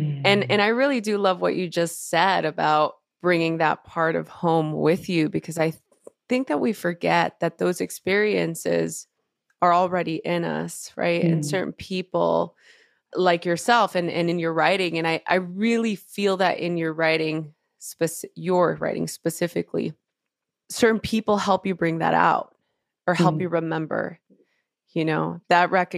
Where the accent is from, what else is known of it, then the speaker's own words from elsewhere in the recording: Los Angeles, California, United States; I grew up in East LA.